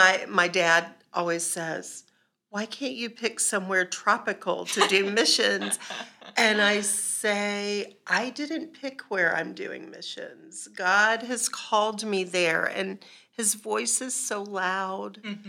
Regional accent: Florida, United States; also born or lived in Charleston; I am originally from Florida. Have been here for almost 8 years with my husband

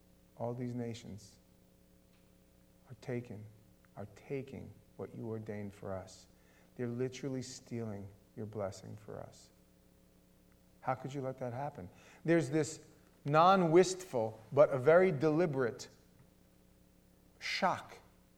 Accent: New York City, New York, United States; I grew up in New York City. And as a kid living in the boroughs, you'd go, you and your friends would always go jump on the A train and you'd wind up in the city.

